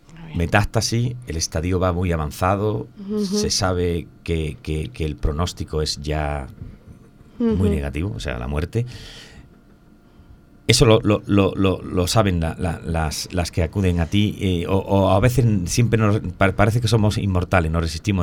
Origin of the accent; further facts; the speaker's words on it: Periana, Andalusia, Spain; born there; además de mi pueblo, yo nací en Periana